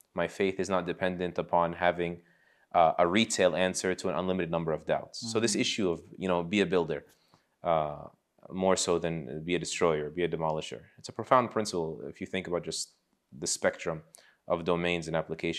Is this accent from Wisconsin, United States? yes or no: no; Pennsylvania, United States; But we're from Pennsylvania, so we have guns.